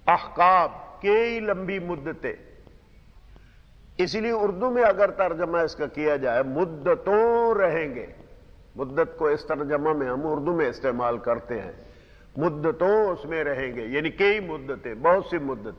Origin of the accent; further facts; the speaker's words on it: Punjab, Pakistan; ہم دیہات کے رہنے والے تھے اور ہمارے قریب جنگ شہر تھا مثلا, ہندو مسلم کی زبان الگ تھی, حالانکہ بولتے سب پنجابی تھے